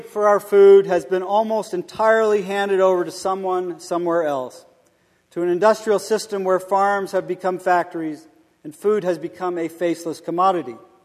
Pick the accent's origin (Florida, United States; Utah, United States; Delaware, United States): Delaware, United States; I actually have roots in this part of the world. I grew up in Delaware.